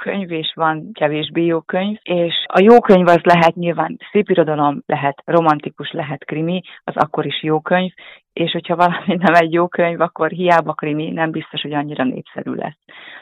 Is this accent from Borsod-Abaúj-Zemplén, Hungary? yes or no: yes; Miskolc, Borsod-Abaúj-Zemplén, Hungary; moved away as an adult; Én Miskolcon születtem, ott végeztem el az iskoláimat a főiskolán kívül, és ott kezdtem a karrieremet is, mint újságíró, és igazából 26-27 éves koromig én ott éltem